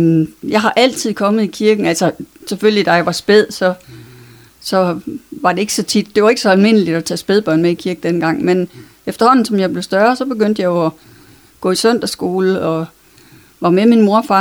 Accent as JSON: {"language": "Danish", "town": "Vejle", "region": "Region of Southern Denmark", "country": "Denmark", "tie": "born or raised there", "said": "Jeg voksede op i Vejle."}